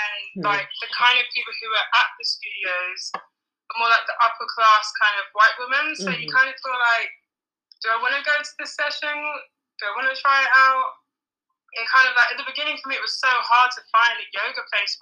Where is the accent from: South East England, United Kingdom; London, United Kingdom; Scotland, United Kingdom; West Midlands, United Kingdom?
London, United Kingdom; So I'm from South London. And obviously London's very diverse and multicultural, but I feel like in South London there's more things focused around like Black men and Black women, especially what I've experienced from Brixton, the area of Brixton.